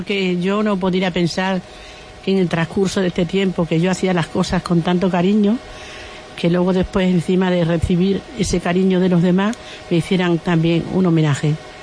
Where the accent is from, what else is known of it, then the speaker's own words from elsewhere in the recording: Cáceres, Extremadura, Spain; yo me he llevado tantos años fuera de mi tierra, que he estado muchísimos años fuera de ella, y antes de que mis hijos empezaran a echar novia, me vine para acá. Y fue el regalo más hermoso que pudo darme Dios. Venirme a mi tierra